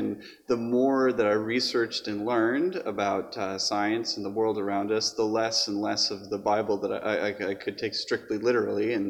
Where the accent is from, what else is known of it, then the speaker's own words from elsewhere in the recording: Ketchikan, Alaska, United States; And so I'm from Ketchikan, Alaska, and I've lived there for 15 years as he was leaving the Coast Guard and as he retired.